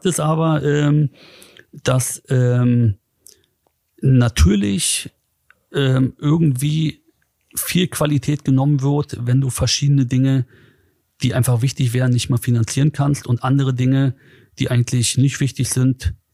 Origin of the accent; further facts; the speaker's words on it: Berlin, Germany; ich bin auch Hertha-Mitglied, ich komme aus Neukölln